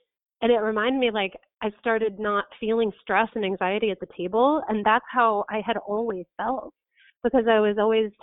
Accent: Midwest, United States; I was raised in the Midwest in a household that was very disruptive, very chaotic.

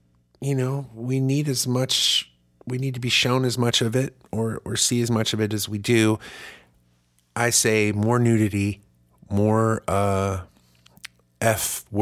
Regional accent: Germany; I grew up in Germany where it's just nudity's fine

